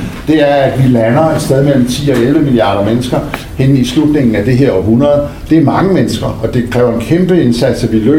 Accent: Lundtofte, Capital Region of Denmark, Denmark; som kiggede rundt i Lundtofte, der hvor for Lundby, hvor jeg voksede op

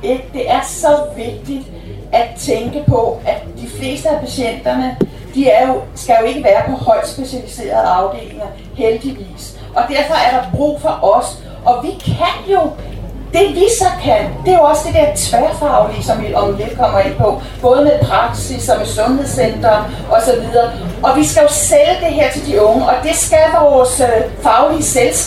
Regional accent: Copenhagen, Capital Region of Denmark, Denmark; accent: Copenhagen; jeg var læge helt deroppe i Nordjylland, og jeg talte i københavnsk og sådan noget.

